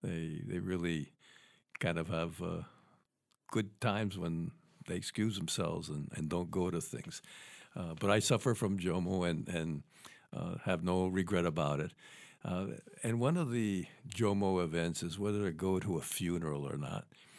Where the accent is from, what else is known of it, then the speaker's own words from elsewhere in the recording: Saranac Lake, New York, United States; I grew up in Saranac Lake, the Lake Placid area, the Adirondacks. We were colder than Buffalo.